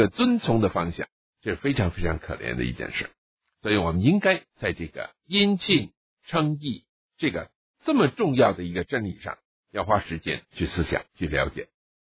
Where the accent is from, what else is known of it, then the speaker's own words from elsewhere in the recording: China; 照我们中国人那个信字，是人字边加一个言语的言，就是说人的话。